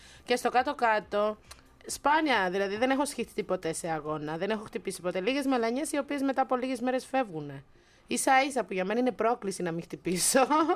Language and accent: Greek; Missolonghi, Western Greece, Greece; Είμαι από το Μεσολόγγι εγώ, ρε παιδιά.